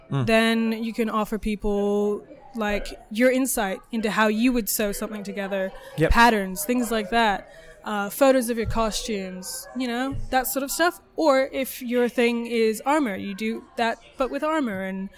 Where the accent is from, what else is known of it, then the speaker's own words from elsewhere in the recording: New Orleans, Louisiana, United States; I grew up in New Orleans. There's not really, it's not the best area for horses. I mean, it's all swamp and it's just constantly raining.